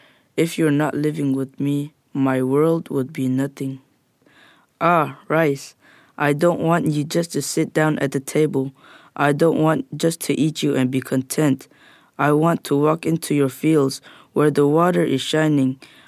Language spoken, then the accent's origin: English; Myanmar; English is a second language; now in United States; I'm from Burma.